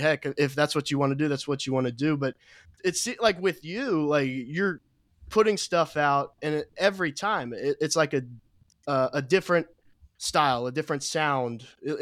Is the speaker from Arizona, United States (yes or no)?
no; Cincinnati, Ohio, United States; also born or lived in Oklahoma / Texas; I'm from Cincinnati. I was lucky enough to live in Oklahoma and Texas, so that's how I, you know, discovered those guys.